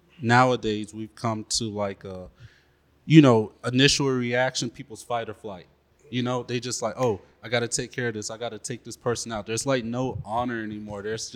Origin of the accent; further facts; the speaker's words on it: Montgomery, Alabama, United States; I'm from Montgomery, Alabama.